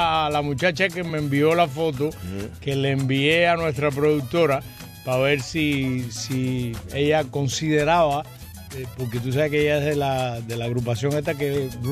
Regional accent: Cuba; yo soy mal cubano.

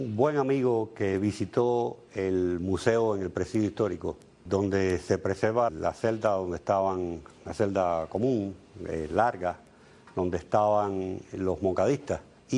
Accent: Cuba; now in United States; Desde cuando yo estaba creciendo en Cuba

